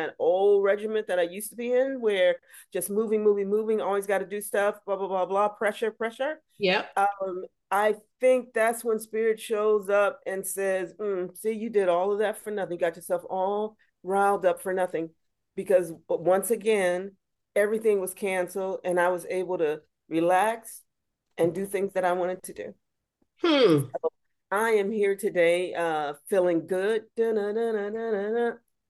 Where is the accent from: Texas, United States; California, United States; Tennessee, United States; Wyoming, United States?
California, United States; Los Angeles; And also growing up in South, what they now call South Central Los Angeles, growing up in a very black neighborhood, middle class black folks